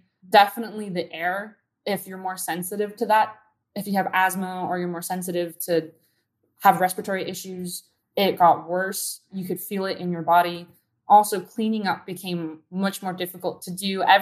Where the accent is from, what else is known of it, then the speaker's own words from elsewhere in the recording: Downey, California, United States; I grew up in Downey next to a freeway.